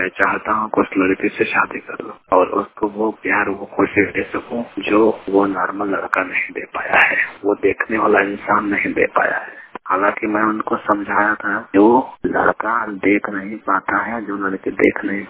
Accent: Mirzapur, Uttar Pradesh, India; मैं जिला मिर्जापुर उत्तर प्रदेश का रहने वाला हूँ

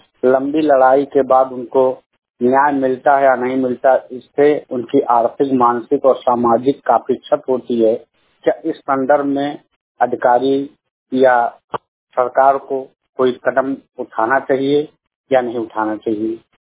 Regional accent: Baidaliya, Uttar Pradesh, India; ग्राम बैदलिया, post ब्रापुर, जिला बस्ती का निवासी हूँ।

